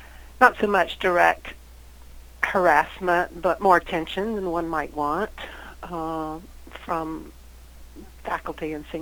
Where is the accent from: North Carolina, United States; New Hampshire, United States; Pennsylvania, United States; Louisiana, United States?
North Carolina, United States; Sanford; Well, I was raised in Sanford